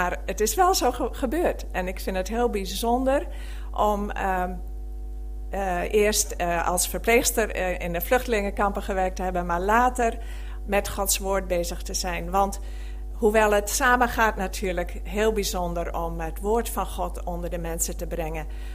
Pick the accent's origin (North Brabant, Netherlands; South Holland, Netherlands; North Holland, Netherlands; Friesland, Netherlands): Friesland, Netherlands; Drachtstercompagnie; maar ik ben geboren in Elsinga, van het geboren en getogen op het Verlaat in Drachtse Compagnie.